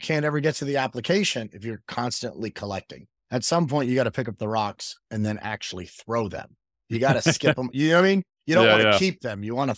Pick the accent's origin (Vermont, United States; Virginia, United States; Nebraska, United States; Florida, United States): Florida, United States; Miami; I'm from Miami. I was a high school All-American.